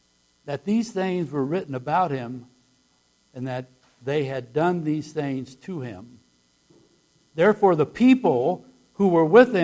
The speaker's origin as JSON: {"language": "English", "town": "Elston", "country": "United States", "tie": "born or raised there", "said": "We grew up in Elston, just west of here."}